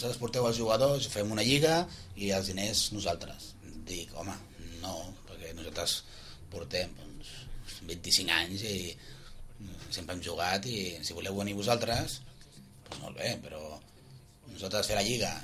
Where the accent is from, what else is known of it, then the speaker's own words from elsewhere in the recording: Sitges, Catalonia, Spain; som gent dels Sitges.